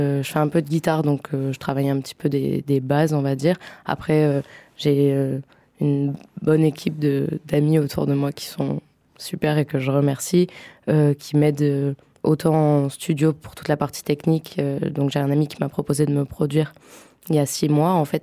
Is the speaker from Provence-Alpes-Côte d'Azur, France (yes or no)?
yes; Provence-Alpes-Côte d'Azur, France; j'ai grandi sur la Côte d'Azur.